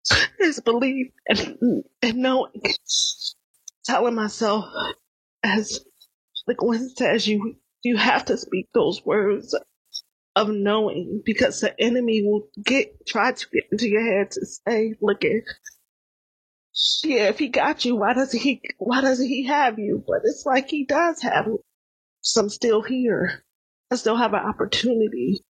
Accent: Edison, New Jersey, United States; also born or lived in Perry, Georgia; And by the way, I'm sorry, I'm from New Jersey, from Edison.

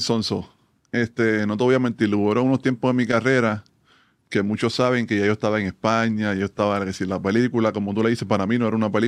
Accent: Levittown, Toa Baja, Puerto Rico; yo soy un jíbaro de Levitown. ¿Me entiendes? De toda mi vida, de donde salió Ramón Rivas, donde salió Charlie Bermúdez.

